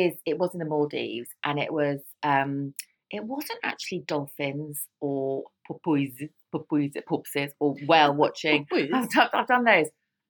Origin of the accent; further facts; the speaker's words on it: London, United Kingdom; But I do remember, see, I was brought up in London.